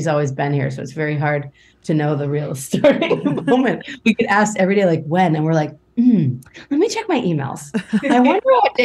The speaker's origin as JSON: {"language": "English", "town": "San Francisco", "region": "California", "country": "United States", "tie": "born or raised there", "said": "I grew up in San Francisco, California. That one's about being homesick."}